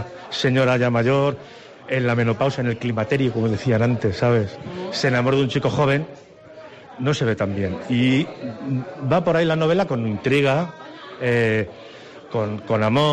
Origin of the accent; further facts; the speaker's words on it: Madrid, Community of Madrid, Spain; Se desarrolla principalmente en Madrid, que es mi ciudad de origen